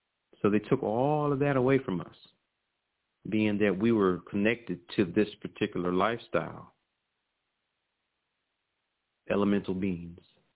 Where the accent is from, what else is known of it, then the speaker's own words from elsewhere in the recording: Virginia, United States; You know, I'm from Virginia, so I've seen him, who he is.